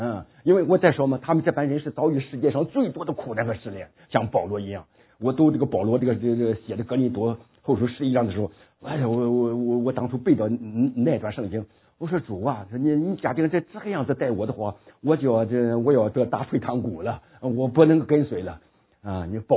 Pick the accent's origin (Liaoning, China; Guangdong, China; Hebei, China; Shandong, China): Shandong, China; 我们山东人真骂人的话，你们就听不懂的，只有我们才听得懂。